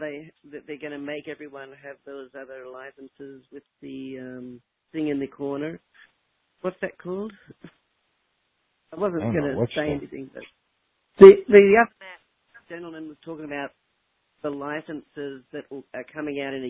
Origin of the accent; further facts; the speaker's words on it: United States; because I'm an American national